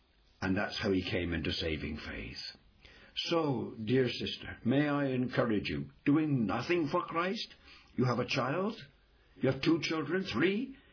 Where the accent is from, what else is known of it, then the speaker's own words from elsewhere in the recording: England, United Kingdom; I'm an Englishman.